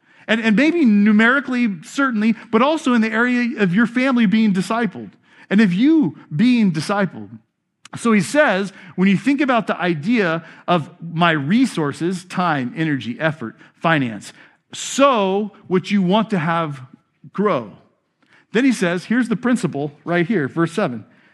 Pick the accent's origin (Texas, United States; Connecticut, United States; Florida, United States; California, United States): California, United States; Fountain Valley; born there; I was born in Fountain Valley. I don't know a whole lot about farming.